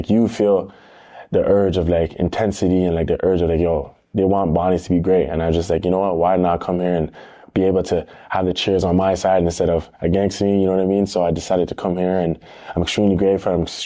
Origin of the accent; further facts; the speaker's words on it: Canada; Growing up in Canada, hockey's just surrounded.